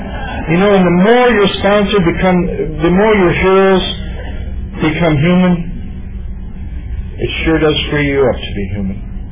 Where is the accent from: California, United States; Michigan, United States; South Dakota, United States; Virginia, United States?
Michigan, United States; Battle Creek; So growing up in Battle Creek, all I can tell you from like 1 to 13 is emptiness, lonely, scared